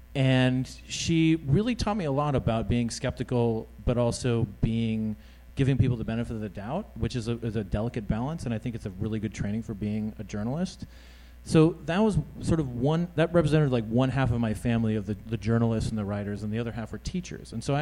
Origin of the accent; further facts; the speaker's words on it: Cottonwood, Arizona, United States; I mean, I'm from Arizona. I'm from a small town, Cottonwood, Arizona.